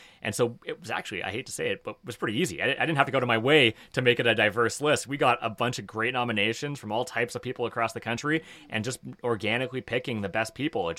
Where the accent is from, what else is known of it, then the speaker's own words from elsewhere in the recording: Toronto, Ontario, Canada; I grew up in Toronto on the West End in Etobicoke. Okay. Yeah, and I spent most of my life in Toronto. And so I grew up in Toronto. I went to high school here. I went to university here. I went to the University of Toronto.